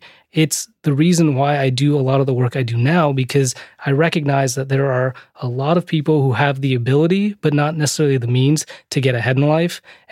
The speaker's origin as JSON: {"language": "English", "town": "San Francisco", "region": "California", "country": "United States", "tie": "born or raised there", "said": "But if you ask the people I grew up with in the Tenderloin, they would say, yeah, you know what?"}